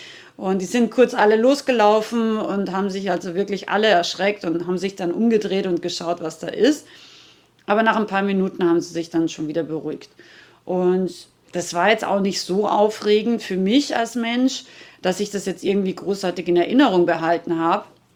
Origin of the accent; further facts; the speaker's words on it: Rauris, Salzburg, Austria; ich komme ja aus Österreich, aus den schönen österreichischen Bergen, Nationalpark Hohe Tauern in Rauris, also Salzburger Gebirge.